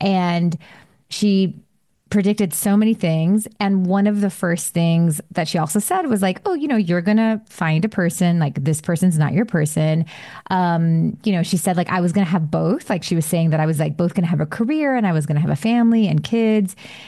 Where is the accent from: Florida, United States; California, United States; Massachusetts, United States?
Florida, United States; Miami; I'm from Miami, so it must have been some sort of club situation.